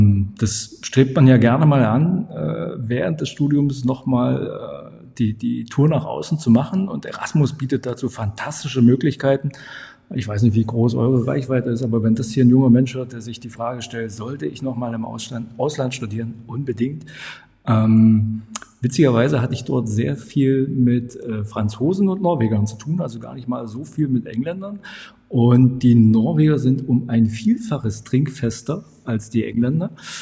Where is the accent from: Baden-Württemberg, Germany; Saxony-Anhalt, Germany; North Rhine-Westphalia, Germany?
Saxony-Anhalt, Germany; Dessau; Nein, aber es ist meine Heimat, da komme ich her und hatte dann so ein paar Ausflüge.